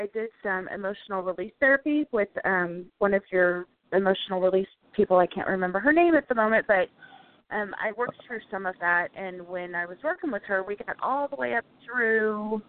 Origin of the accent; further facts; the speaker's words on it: Nebraska, United States; moved away as an adult; now in Indiana, United States; I divorced my first husband, and I moved from Nebraska, where I'm from, to Indiana.